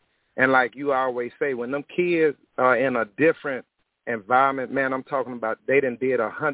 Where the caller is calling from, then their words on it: Lake Charles, Louisiana, United States; I'm calling from Lake Charles, Louisiana.